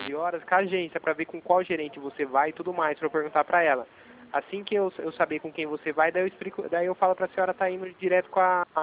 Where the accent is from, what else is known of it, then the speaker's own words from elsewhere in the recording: Itatiba, São Paulo, Brazil; eu sou de Itatiba, né?